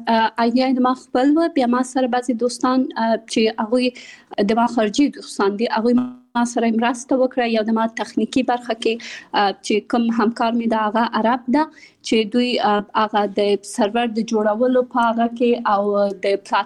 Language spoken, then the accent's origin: Pashto; Kabul, Afghanistan; also born or lived in Pakistan; د مليحه اکاډمي بنسټ ایښودونکې یم. زه په کابل کې زیږیدلې او خپل ابتدایي تعلیمات مې په پاکستان کې کړای او بیا ثانوي او بیرته پانتون مې په کابل کې ویلای.